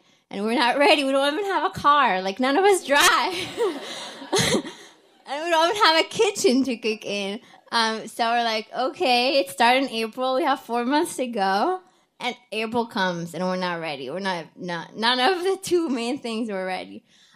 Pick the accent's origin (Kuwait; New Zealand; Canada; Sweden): Kuwait; English is a second language; now in Wisconsin, United States; I'm from Kuwait. I moved to the US around 2010, which is like 9 years ago. I remember moving like in the middle of January to Wisconsin, a state I never heard about before